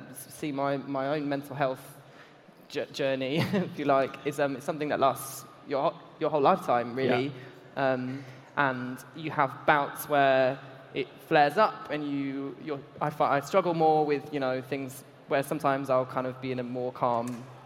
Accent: Wales, United Kingdom; So I wouldn't want to compare my own experiences growing up in Wales

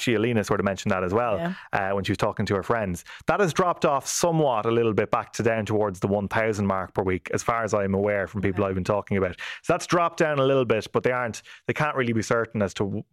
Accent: Ireland; Whereas we are all Irish people, and if you see the political disagreements that we have in our country, those also apply in Ukraine.

